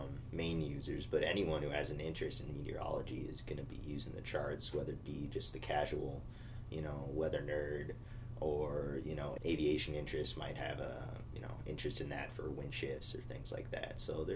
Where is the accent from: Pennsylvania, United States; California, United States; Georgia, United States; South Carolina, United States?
California, United States; Thousand Oaks; My birthday is September 7th, 1986. And my hometown is Thousand Oaks, California.